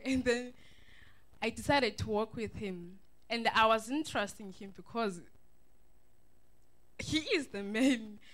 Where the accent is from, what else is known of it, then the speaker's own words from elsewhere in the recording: Eastern Cape, South Africa; also born or lived in Malmesbury; I was born here in Mamasbury, and then I was living with my mom and dad. Then we went to stay in Eastern Cape, where they belong.